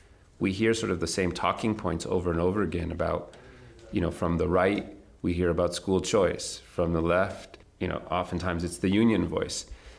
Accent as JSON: {"language": "English", "town": "Espanola", "region": "New Mexico", "country": "United States", "tie": "born or raised there", "said": "I'm an English teacher at Espanola Valley High School in Espanola. So I grew up here. I graduated from this high school almost 20 years ago"}